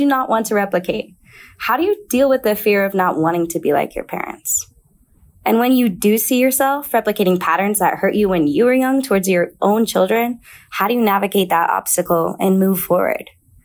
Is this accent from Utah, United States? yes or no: yes; Salt Lake City, Utah, United States; I'm from Salt Lake City, Utah.